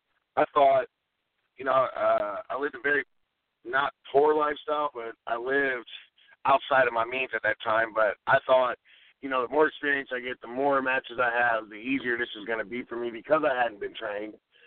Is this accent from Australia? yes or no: no; Rantoul, Illinois, United States; The first show that me and my twin brother did was here where I live now in my hometown of Rantoul, Illinois. It's no bigger than it's like 12,000 people.